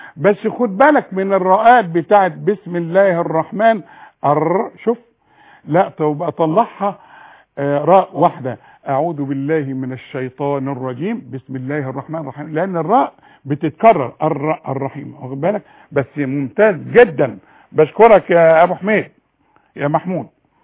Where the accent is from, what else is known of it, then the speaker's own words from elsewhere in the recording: Sharqia Governorate, Egypt; انا بحب الشرقية لان انا شرقاوي